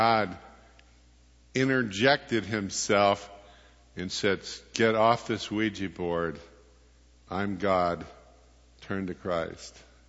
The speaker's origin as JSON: {"language": "English", "town": "Bluefield", "region": "West Virginia", "country": "United States", "tie": "born or raised there", "said": "went to the candlelight communion service of the Episcopal Church in my hometown in Bluefield, West Virginia."}